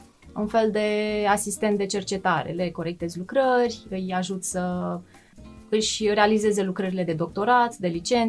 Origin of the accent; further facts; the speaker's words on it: Galați, Galați County, Romania; now in Pucioasa, Romania; sunt din Galați.